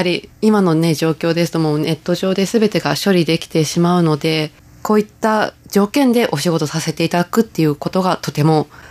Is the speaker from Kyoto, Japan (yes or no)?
no; Chiba, Japan; 地元千葉の名士だったんですね。